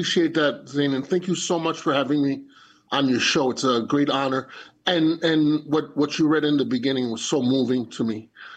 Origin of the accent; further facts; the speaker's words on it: Queens, New York, United States; So growing up in Queens, New York, I'm the first person in my family ever born in the West, really.